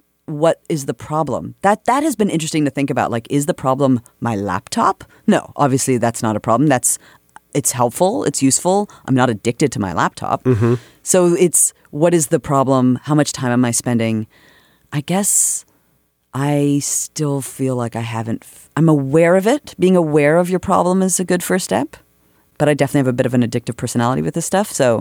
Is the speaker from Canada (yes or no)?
yes; Canada; moved away; I mean, I'm from Canada.